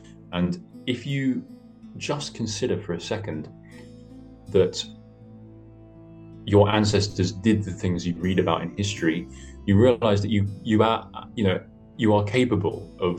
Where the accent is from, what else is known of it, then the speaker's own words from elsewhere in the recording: England, United Kingdom; So whether as an Englishman as well, we have a staunch tradition of being people who, all over the world continue our national character.